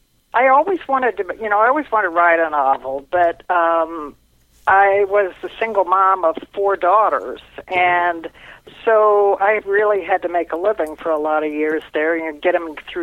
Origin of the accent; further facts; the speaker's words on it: Ohio, United States; I had grown up, I grew up in Ohio, and I grew up listening to my mother and my aunts talk about a girl named Mary Boland